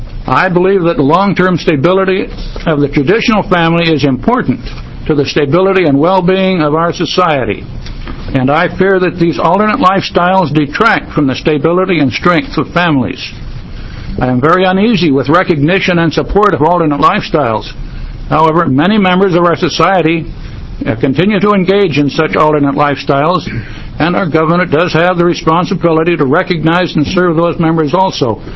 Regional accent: Sweet Home, Oregon, United States; I'm from Sweet Home, Oregon, and I wish to speak in opposition to Senate Bill 1073.

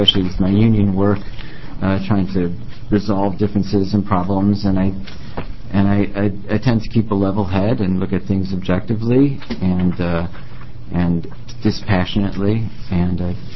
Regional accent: Newport, Oregon, United States; I'm from Newport, Oregon.

